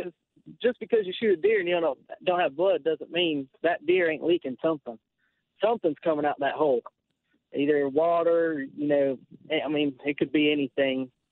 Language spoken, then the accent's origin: English; Indiana, United States; I'm not from South Carolina. I'm from Indiana.